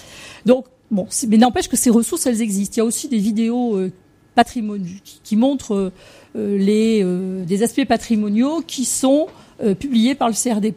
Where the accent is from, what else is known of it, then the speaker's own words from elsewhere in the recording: Corsica, France; je suis corse